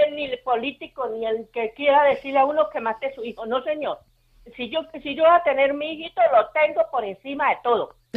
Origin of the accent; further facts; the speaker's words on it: Colombia; now in Spain; Si yo no soy de acá, yo soy colombiana.